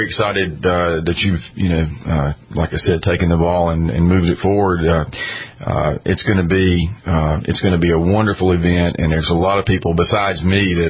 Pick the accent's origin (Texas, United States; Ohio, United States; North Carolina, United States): North Carolina, United States; Hickory; I grew up in Hickory in western North Carolina.